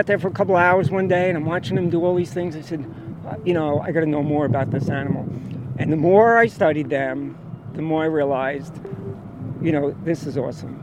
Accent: New York City, New York, United States; I said, I'm from New York.

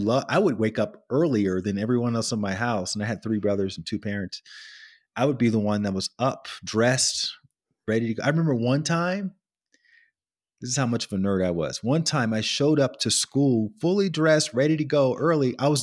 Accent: Alabama, United States; So I grew up in Alabama.

